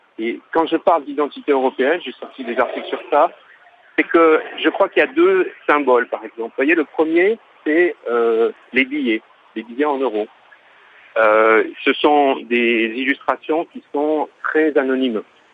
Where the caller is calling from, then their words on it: Paris, Île-de-France, France; moi j'écoute, je suis de Paris